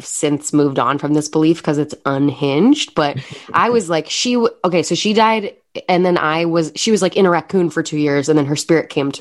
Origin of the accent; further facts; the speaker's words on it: Chicago, Illinois, United States; So we've been in Chicago forever. Mm-hmm. I grew up near Second City, actually. But then we commuted to Hyde Park for school.